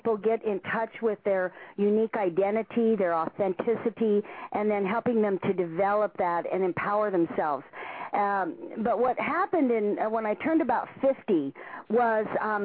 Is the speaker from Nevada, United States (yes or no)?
yes; Nevada, United States; Well, I was born and raised in Nevada near Lake Tahoe